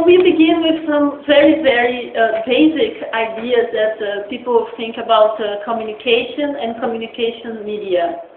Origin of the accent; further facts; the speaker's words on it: Brazil; they say that I am from Brazil and I research art and collaboration